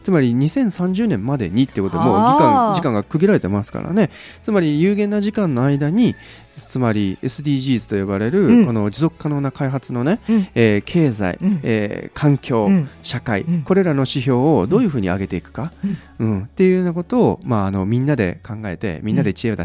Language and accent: Japanese; Tottori, Japan; 鳥取県鳥取市の方でですね、うん、私の郷里ふるさとの方での開催が決まっておりますね